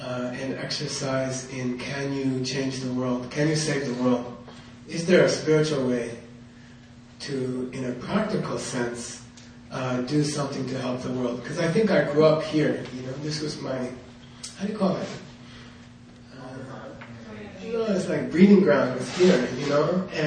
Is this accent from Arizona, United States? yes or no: yes; Arizona, United States; moved away as an adult; And I was telling them, you know, in my time, I came here in 1970, right? And I came from Arizona.